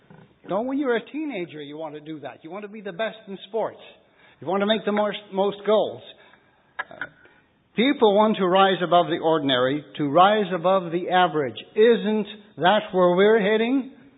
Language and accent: English; Victoria, British Columbia, Canada; I said, "I'm from British Columbia." It's only 250,000 some odd square miles in size.